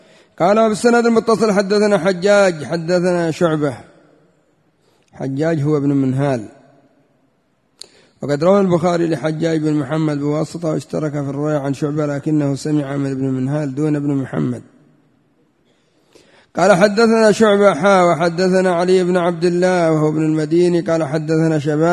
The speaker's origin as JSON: {"language": "Arabic", "country": "Yemen", "said": "أما عندنا في اليمن الأعلى اللهم بارك يدخلون الشفعة في مال قد قسم قبل 500 سنة"}